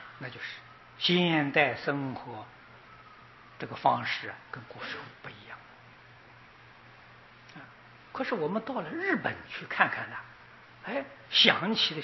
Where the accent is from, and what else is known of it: China